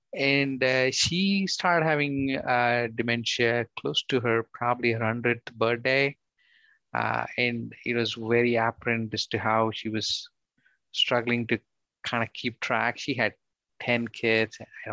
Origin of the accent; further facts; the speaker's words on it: India; moved away as an adult; now in United States; So I grew up in India. I went to medical school at Bangalore Medical College in India. I came to the US in 2007 to pursue my specialization